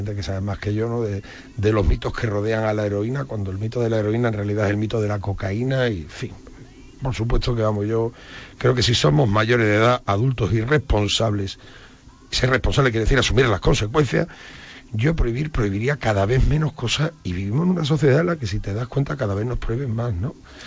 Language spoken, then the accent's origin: Spanish; Seville, Andalusia, Spain; moved away; soy sevillano de nacimiento y de corazón